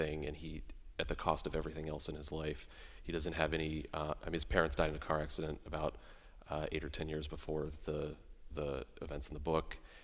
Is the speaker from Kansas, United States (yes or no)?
no; Ohio, United States; also born or lived in Miami; now in Brooklyn, United States; So, yeah, I'm from Ohio originally, and I've lived in Miami, Florida for college, and then now Julie and I live in Brooklyn, New York